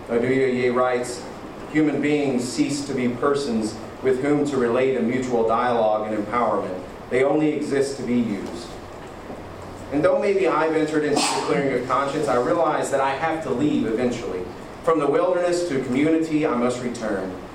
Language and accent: English; Kentucky, United States; You know, growing up in Western Kentucky, cornfields populated the landscape.